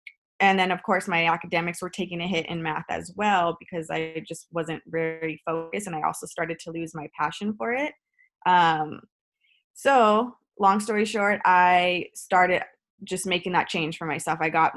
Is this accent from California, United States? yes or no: yes; Whittier, California, United States; I am from Whittier, California. It's a small little town.